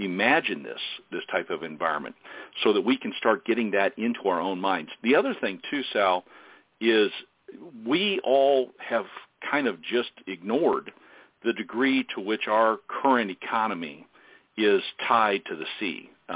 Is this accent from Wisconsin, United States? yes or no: no; Angola, Indiana, United States; I grew up near Angola, Indiana.